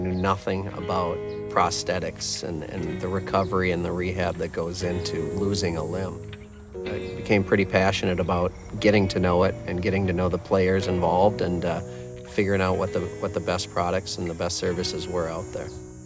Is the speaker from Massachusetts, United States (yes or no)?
no; Vadnais Heights, Minnesota, United States; I grew up in Vadnais Heights, which is in St. Paul, just north of downtown St. Paul.